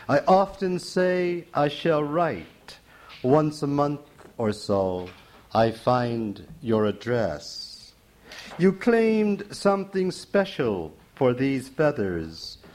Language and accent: English; New York, United States; now in Brooklyn, United States; No, I live in Brooklyn. I'm from northern New York State. I was born on the edge of the St. Lawrence River and raised there. I'm adopted Brooklynite.